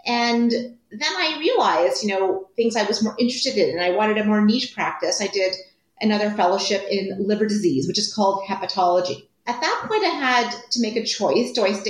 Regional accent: Ontario, Canada; I'm Canadian for your listeners, and I was born in small town Ontario, Canada. And I'm the eldest of three children.

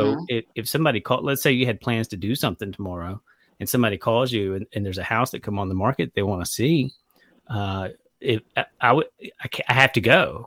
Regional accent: Warner Robins, Georgia, United States; also born or lived in Florida; I'm originally from Warner Robins, Georgia, which is just south of Macon. Moved around a little bit in my, late teens, early 20s. Moved down to Tampa, Florida for a little while.

